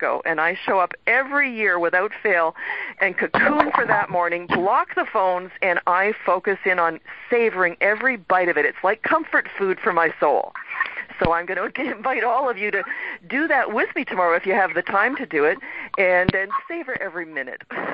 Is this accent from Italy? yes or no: no; Canada; I mean, I'm Canadian, but get this, okay?